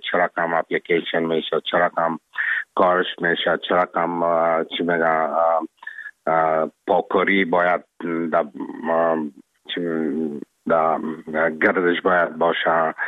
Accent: Afghanistan; now in Czech Republic; همیشه کلاگی میفهمن که من افغان هستم، از افغانستان هستم

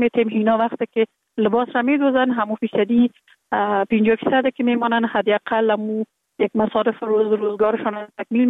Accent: Kabul, Afghanistan; born there; که تخلص شوهرمون با خود پیوند دادیم، در کابل زندگی میکنم. در کابل متولد شدیم در سال 1363 در یک خانه واده روشن فکر، خانواده که از جمله خانواده های اهل معارف کشور بودن متولد شدیم

